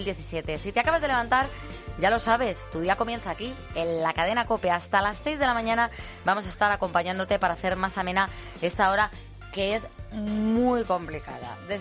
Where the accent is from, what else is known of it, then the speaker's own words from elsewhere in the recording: Spain; Como somos los españoles